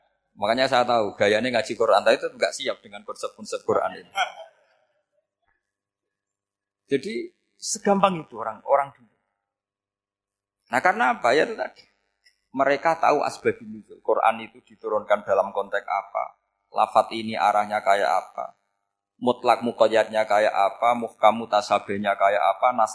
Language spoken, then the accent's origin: Indonesian; Rembang, Central Java, Indonesia; saya orang Rembang. Hidup di Jogja ya manfaat